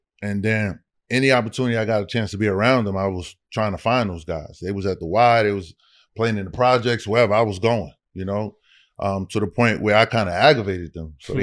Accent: Paterson, New Jersey, United States; Yeah, so I grew up in Paterson, New Jersey.

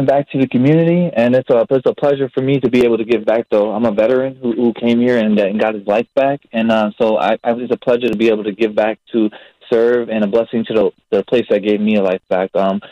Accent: New Jersey, United States; So I'm from Jersey, really the opposite side of the country.

